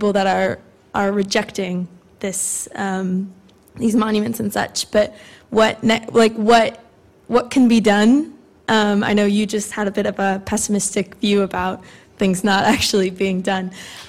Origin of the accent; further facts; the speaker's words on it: Ohio, United States; So I'm from Ohio, and I've got plenty of people back there